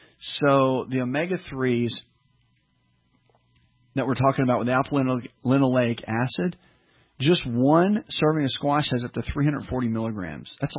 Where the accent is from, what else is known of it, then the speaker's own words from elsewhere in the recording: the South, United States; You know, I'm from the South, and clean your plate.